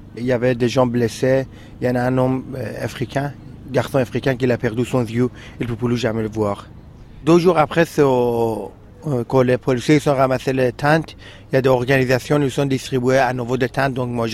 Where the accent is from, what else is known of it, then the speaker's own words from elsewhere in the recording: Afghanistan; French is a second language; moved away as an adult; now in Calais, France; J'ai 21 ans, je viens d'Afghanistan et ça fait un mois et une semaine que je suis à Calais avec mon frère.